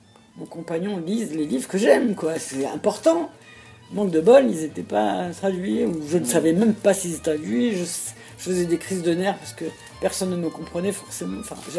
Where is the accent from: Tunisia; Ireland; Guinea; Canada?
Tunisia; moved away as an adult; moi je suis né dans la culture française, je suis né en Tunisie, mais dans la culture française. J'étudie à l'école, j'ai le lycée en Tunisie, ensuite je fais la fac en France.